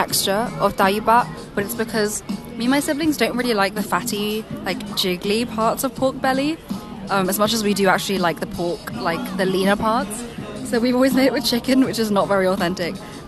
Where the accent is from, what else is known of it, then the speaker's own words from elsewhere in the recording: Malaysia; I'm Chinese Malaysian.